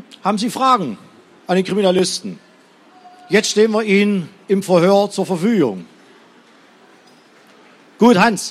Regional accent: Arnstadt, Thuringia, Germany; Ich komme aus Arnstadt.

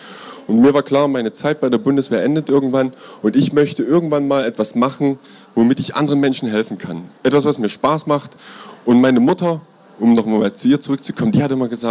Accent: Pirna, Saxony, Germany; born there; ich bin 82 in Pirna in der Sächsischen Schweiz geboren

